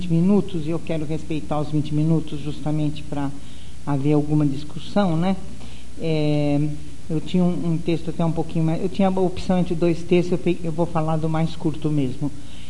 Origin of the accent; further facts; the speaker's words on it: São Carlos, São Paulo, Brazil; Eu sou São Carlense, eu nasci em Água Vermelha. Eu sou de Água Vermelha